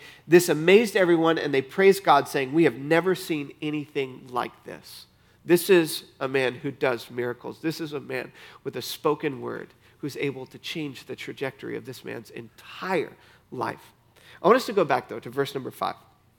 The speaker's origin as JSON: {"language": "English", "region": "Michigan", "country": "United States", "tie": "born or raised there", "moved": "as an adult", "said": "This is where my family grew up. I got out of Dodge as quick as I could, and when I was 18 years old, I moved from Michigan down to the south where there was sunshine."}